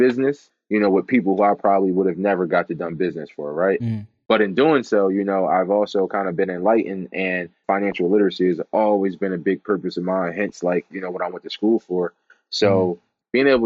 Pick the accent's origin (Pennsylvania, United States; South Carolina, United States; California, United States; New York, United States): Pennsylvania, United States; Philadelphia; So as I said … I'm from Philadelphia, PA, born and raised here.